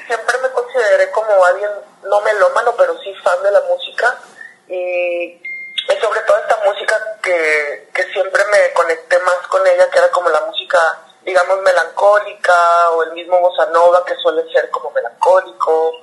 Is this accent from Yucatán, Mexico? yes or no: no; Culiacán, Sinaloa, Mexico; now in Guadalajara, Mexico; yo soy de Culiacán, Uh-huh. Ahora vivo en Guadalajara hace un ratote